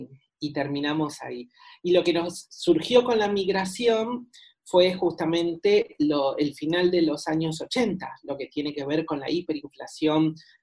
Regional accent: Salta, Argentina; Crecí en Salta, crecí en un barrio de clase media, así que realmente ahí estábamos como en la clase media salteña, que no es la clase media porteña de Palermo, no, es la clase media de vivir en un edificio con, con patio y barrio

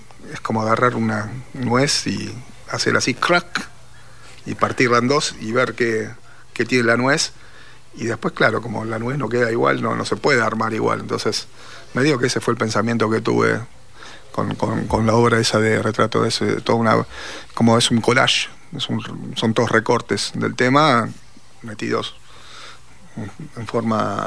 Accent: Mar del Plata, Buenos Aires Province, Argentina; pues yo soy de Mar del Plata

